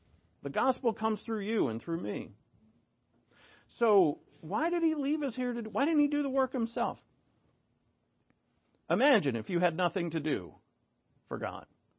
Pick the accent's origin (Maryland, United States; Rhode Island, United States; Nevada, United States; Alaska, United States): Rhode Island, United States; now in Oregon, United States; because I'm from Rhode Island. And when I first moved out to Oregon